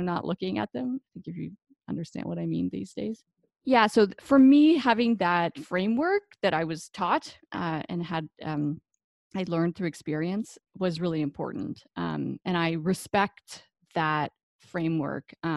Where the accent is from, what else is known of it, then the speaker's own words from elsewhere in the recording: Canada; And, you know, I come from Canada, and our PhDs are a little longer here.